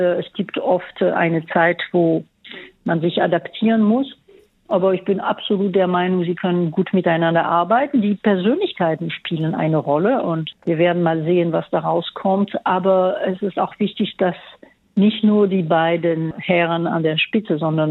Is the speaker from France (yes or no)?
yes; Marseille, Provence-Alpes-Côte d'Azur, France; German is a second language; Es war die Gelegenheit für mich als Kind in Marseille, in einer Gegend weit entfernt von Deutschland, Deutsch zu lernen, als erste Fremdsprache